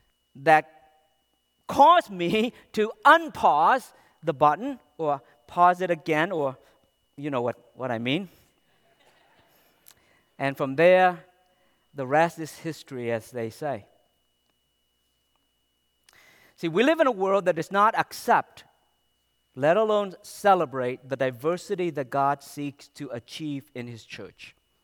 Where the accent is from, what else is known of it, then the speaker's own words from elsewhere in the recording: United States; I grew up in America as an Asian American who experienced, I can tell you, vivid memories.